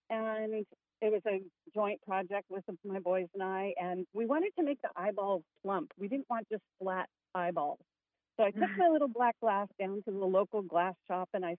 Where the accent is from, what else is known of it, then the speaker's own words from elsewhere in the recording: Thousand Oaks, California, United States; I grew up in the Thousand Oaks area.